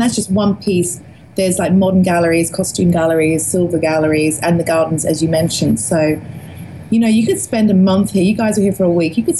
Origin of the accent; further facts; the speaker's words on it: Australia; now in Florence, Italy; I mean, I grew up in Australia